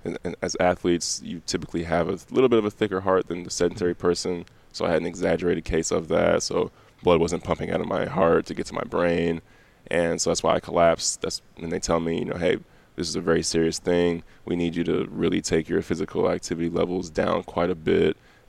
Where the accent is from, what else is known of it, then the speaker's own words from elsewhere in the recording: Bloomington, Illinois, United States; Yeah, so I grew up in Bloomington, Illinois. Great upbringing, honestly, great family.